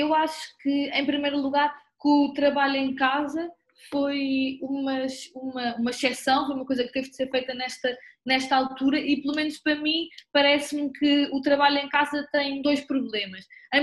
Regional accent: Lisbon, Portugal; eu sou de Lisboa

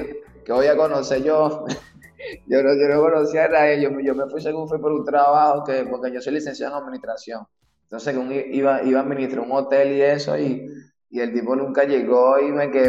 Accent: Venezuela; moved away as an adult; now in Peru; ya el lunes estábamos armando un autobús yendo para acá, pues. ¿Entiendes? Como todo venezolano buscando una vida mejor.

